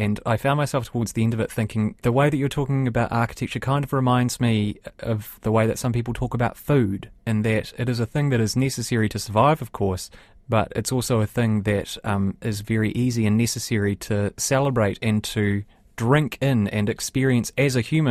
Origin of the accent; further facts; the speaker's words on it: Christchurch, Canterbury, New Zealand; moved away; I grew up in Christchurch, and I left in 2010. And when I think about the architecture of Christchurch that I loved, a lot of it's gone now.